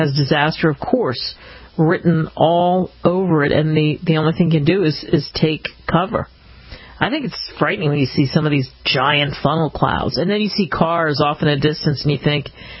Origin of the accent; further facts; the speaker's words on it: East Coast, United States; I grew up on the East Coast, and it was all about hurricanes, not tornadoes.